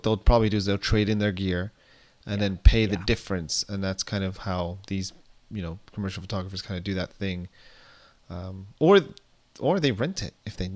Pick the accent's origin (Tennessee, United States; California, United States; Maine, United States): California, United States; That's right, I recycle. I'm a Californian.